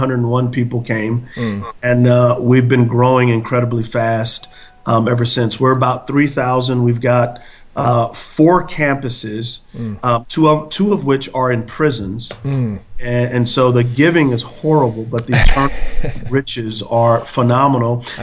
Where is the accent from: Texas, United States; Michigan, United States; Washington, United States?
Texas, United States; San Antonio; I'm from San Antonio, Texas. She's from Darby, Montana. I'm from the urban context.